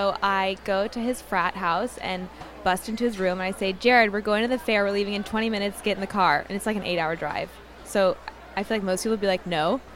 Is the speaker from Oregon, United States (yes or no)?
yes; Eugene, Oregon, United States; And I grew up coming to the Oregon Country Fair. I'm from Eugene, Oregon.